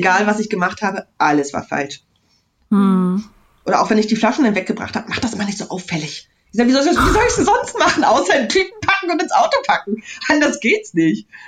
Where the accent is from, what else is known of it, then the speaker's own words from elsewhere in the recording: Mecklenburg-Vorpommern, Germany; ich komme aus MacPom, ja, 90er Jahre, Tristesse, grau, langweilig